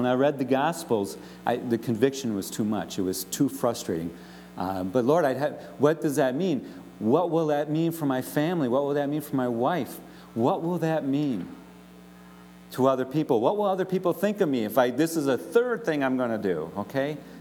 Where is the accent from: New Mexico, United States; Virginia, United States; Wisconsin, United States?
Wisconsin, United States; Green Bay; everyone knows that we're the people from Green Bay, Wisconsin that have just come down special to just experience this retreat.